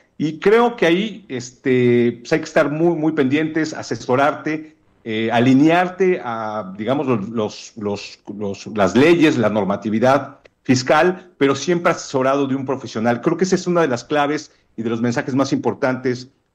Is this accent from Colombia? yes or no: no; Mexico; porque no alcanzan los impuestos que como mexicanos estamos contribuyendo